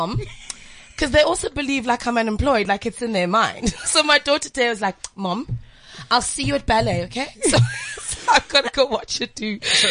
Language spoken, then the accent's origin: English; Grahamstown, Eastern Cape, South Africa; Grahamstown. And my hometown, Grahamstown.